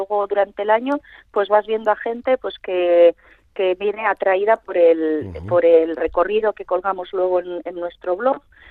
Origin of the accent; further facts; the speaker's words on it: San Román de Campezo, Basque Country, Spain; de un pueblo pequeñito de Álava, ¿pero de cuál? De San Román de Campezo.